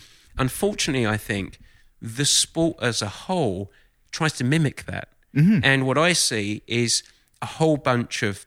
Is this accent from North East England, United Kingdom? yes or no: no; Southend-on-Sea, East of England, United Kingdom; now in United States; Actually, I grew up in Southend, which is in Essex, east side of London.